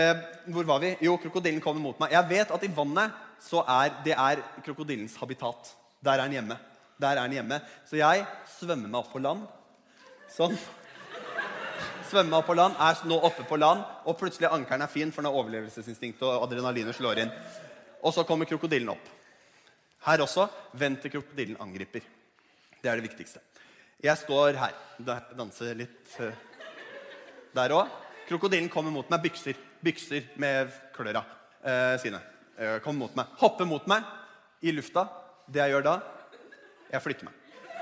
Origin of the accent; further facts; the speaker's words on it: Geilo, Buskerud, Norway; Flå, som i Hallingdal, ikke så langt fra Geilo, der jeg kommer fra.